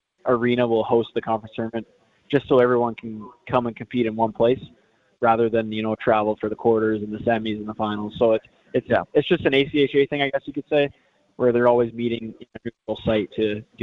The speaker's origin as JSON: {"language": "English", "country": "Canada", "lives_now": "United States", "said": "I am a Canadian."}